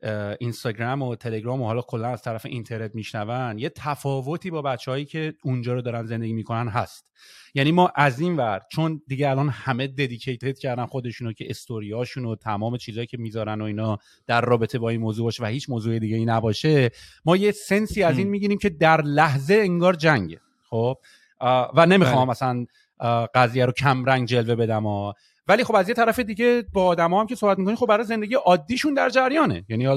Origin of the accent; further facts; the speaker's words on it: Iran; moved away; از ایران هم اومدیم بیرون